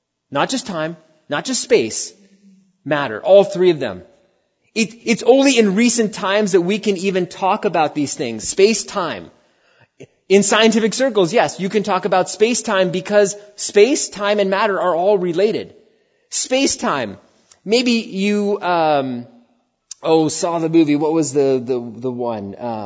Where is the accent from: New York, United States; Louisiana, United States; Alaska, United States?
New York, United States; Queens; born there; moved away as an adult; also born or lived in Arizona; So I was born in Queens, New York. You can't see the stars in Queens, New York.